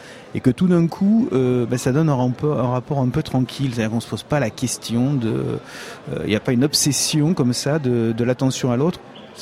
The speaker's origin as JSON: {"language": "French", "town": "Arthès", "region": "Occitanie", "country": "France", "tie": "born or raised there", "said": "je viens quand même du Tarn. Et, moi, je suis originaire d'à côté d'Albi. C'est devenu un bourg maintenant, mais c'était un village à l'époque qui s'appelait Arthès. Et donc, j'ai vécu les deux."}